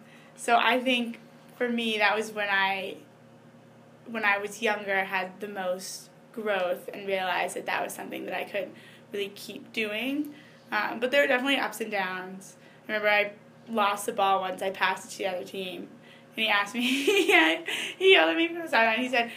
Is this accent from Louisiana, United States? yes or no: no; Berkeley, California, United States; Alex Morgan actually went to Cal, which is, I'm from Berkeley